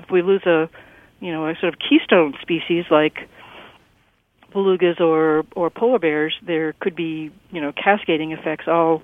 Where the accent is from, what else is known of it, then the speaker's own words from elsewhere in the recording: East Coast, United States; I grew up on the East Coast as well